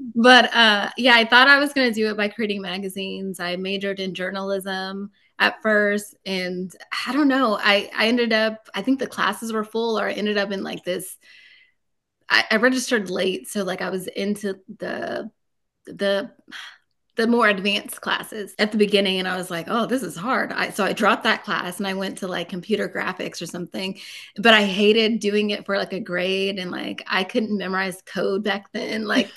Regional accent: California, United States; I'm from California, you know

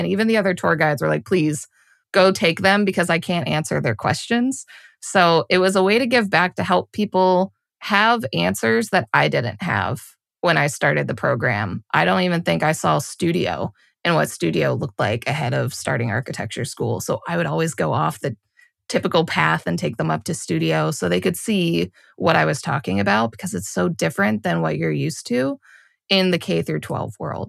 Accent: Pittsburgh, Pennsylvania, United States; In Pittsburgh, Pennsylvania. So for anybody local to me, I went to North Allegheny.

